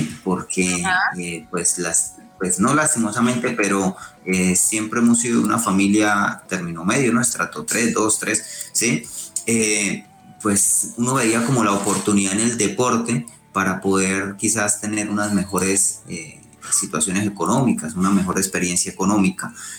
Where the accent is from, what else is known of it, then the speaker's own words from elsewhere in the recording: Colombia; La universidad en su momento pues no permitió, digamos, los espacios para poder representar a mi país